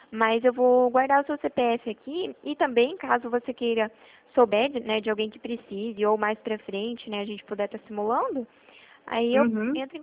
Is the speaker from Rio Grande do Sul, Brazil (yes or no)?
no; Toledo, Paraná, Brazil; eu sou aqui de Toledo, Paraná.